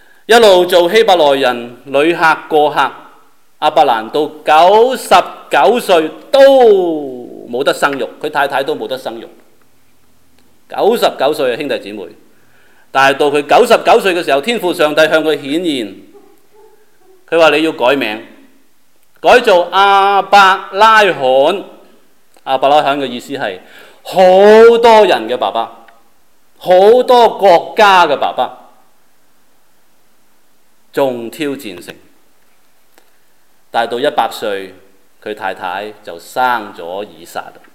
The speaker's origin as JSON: {"language": "Chinese", "country": "Hong Kong", "moved": "yes", "said": "美國人一聽我的口音就知道你有口音，你不是本地人"}